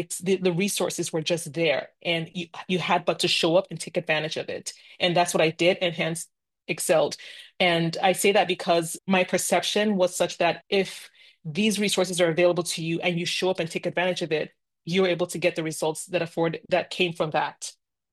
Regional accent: Lagos, Nigeria; English is a second language; I grew up in Nigeria and in Lagos, Nigeria, and we have a plethora of languages, three of which are like the official languages. I'm from the Igbo tribe, and I speak that. I can get along with that. So technically two languages, English and Igbo.

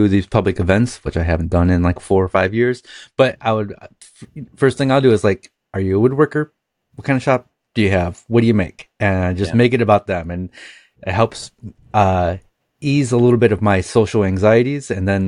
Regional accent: Fremont, Ohio, United States; just 2 weeks ago, I was in my hometown of Fremont, Ohio, and for family stuff.

